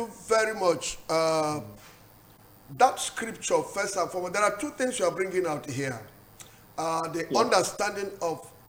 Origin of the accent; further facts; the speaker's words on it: Nigeria; I'm a Nigerian too